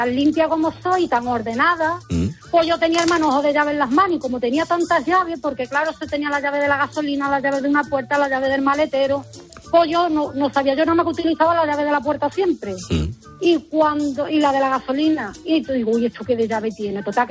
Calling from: Huelva, Andalusia, Spain; Mira, soy de Huelva.

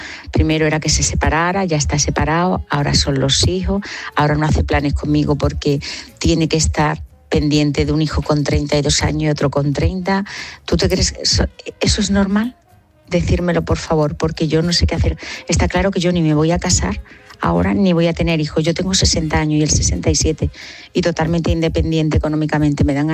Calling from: Seville, Andalusia, Spain; Yo soy una funcionaria de Sevilla.

